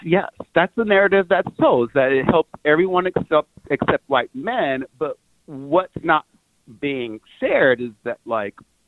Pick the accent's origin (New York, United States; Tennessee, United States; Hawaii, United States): Tennessee, United States; but I'm from Tennessee originally, so he stayed in Tennessee as well.